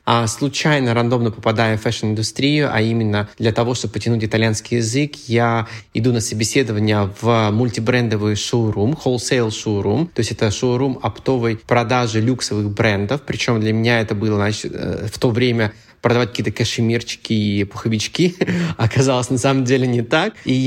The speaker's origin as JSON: {"language": "Russian", "town": "Yekaterinburg", "region": "Sverdlovsk Oblast", "country": "Russia", "tie": "born or raised there", "moved": "yes", "lives_now": "Milan, Italy", "said": "Я базируюсь в Милане, сам родом из Екатеринбурга. Переехал сюда 12 лет назад"}